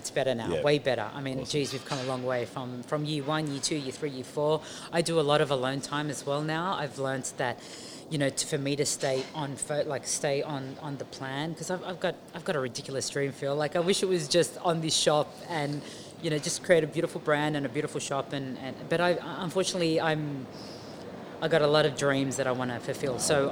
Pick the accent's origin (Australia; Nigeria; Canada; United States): Australia; Blacktown, New South Wales; also born or lived in Dubai; I'm Middle Eastern growing up in Blacktown, yeah, in the 80s and the 90s.